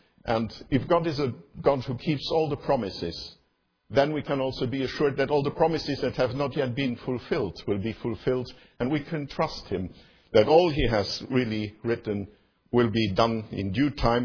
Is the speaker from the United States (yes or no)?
no; Luxembourg; English is a second language; I was born in 1957 in Luxembourg in a somewhat protected environment. I grew up in a Roman Catholic family.